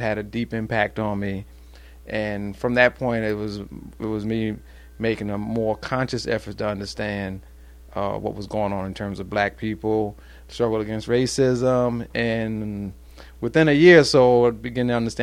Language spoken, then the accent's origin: English; Plainfield, New Jersey, United States; First, I'm from Plainfield, New Jersey. I was born in 1954. I came up through the 60s.